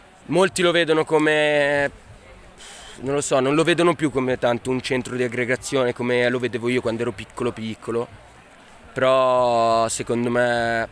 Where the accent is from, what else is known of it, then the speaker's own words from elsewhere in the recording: Ticino, Switzerland; se io sono ticinese, ascolto un rapper ticinese, io capisco subito che non sta parlando del Ticino